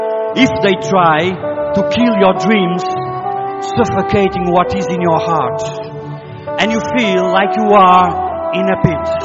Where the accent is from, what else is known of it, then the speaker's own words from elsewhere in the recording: Lisbon, Portugal; English is a second language; By the way, I'm from Portugal. I was born in Lisbon.